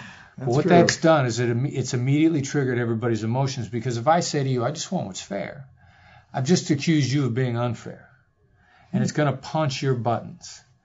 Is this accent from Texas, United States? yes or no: no; Iowa, United States; before I was an American, before I grew up in Iowa, before I was an Iowan, you know, before I was a Caucasian, Irish, German guy from Iowa